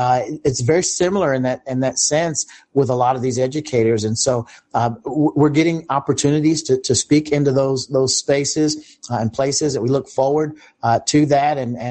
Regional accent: Georgia, United States; I got a call the other day from, you know, the University of Georgia here in my home state

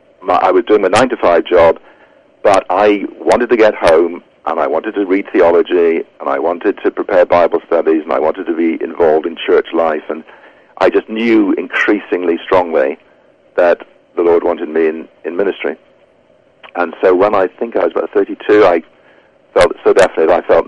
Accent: Wales, United Kingdom; also born or lived in London; he was living in London when I was born. He was a minister in a Welsh-speaking church in London. But I was brought back. We went back to Wales. I was brought up in Wales.

